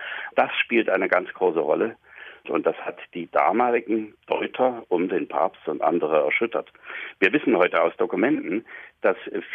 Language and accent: German; Germany; Das weiß ich noch ganz genau, ich bin in der DDR aufgewachsen.